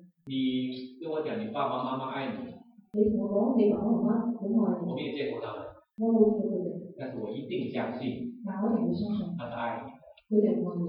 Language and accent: Chinese; China; 我自己引以为荣，我是中国人。